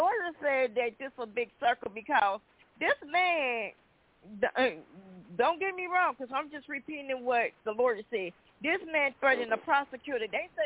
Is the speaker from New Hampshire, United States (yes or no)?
no; Illinois, United States; I'm not from Ohio. I'm from Illinois.